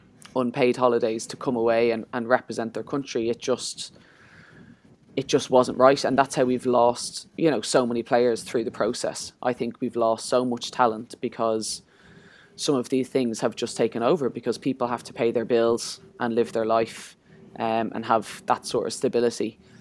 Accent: Ireland; And for us, I think as well, as Irish people, there are plenty over there in Australia.

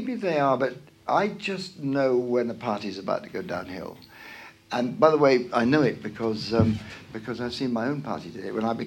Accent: United Kingdom; I'm British, and I'm immensely proud of that. And I am European.

